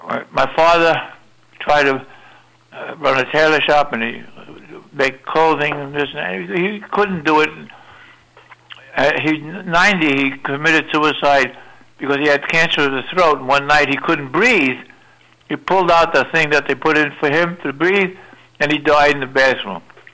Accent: Brooklyn, New York, United States; I'm from Brooklyn originally.

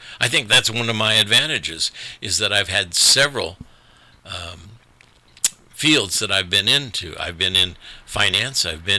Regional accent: South Bend, Indiana, United States; I also think I'm more qualified because I grew up in South Bend, Indiana.

